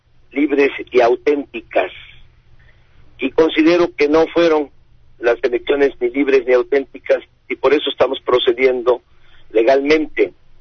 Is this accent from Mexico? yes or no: yes; Tabasco, Mexico; Estoy regresando de mi tierra, de mi agua. Estoy regresado de Tabasco.